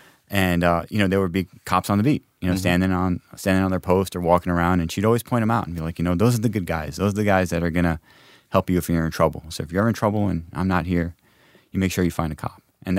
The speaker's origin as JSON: {"language": "English", "town": "Brooklyn", "region": "New York", "country": "United States", "tie": "born or raised there", "said": "Yeah, I grew up in Brooklyn, but I lived in another part of Brooklyn."}